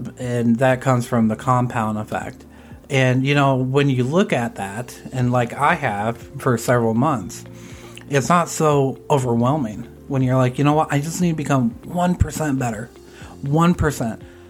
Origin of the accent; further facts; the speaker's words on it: Iowa, United States; you guys know that I'm from Iowa and …'s from Kentucky.